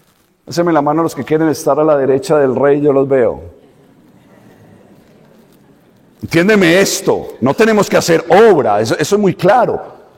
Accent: Colombia; moved away; Yo vengo de una realidad dura en Colombia. Yo no salí de Colombia por gusto, salí de Colombia por la violencia que vive en Colombia.

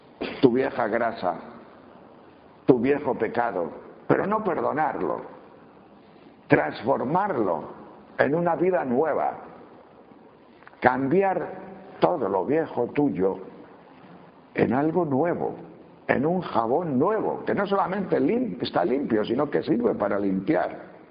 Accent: León, Castile and León, Spain; yo soy de León, de tierra de vacas.

